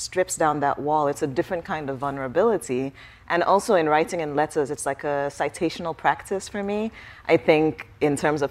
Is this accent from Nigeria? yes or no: yes; Nigeria; So I started reading romance novels when I was a kid, growing up in Nigeria.